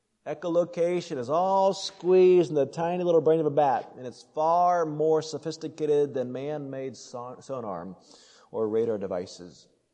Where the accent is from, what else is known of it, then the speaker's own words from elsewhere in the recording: Colorado, United States; Now, I grew up in Colorado, and I don't mean to offend those of you from the east.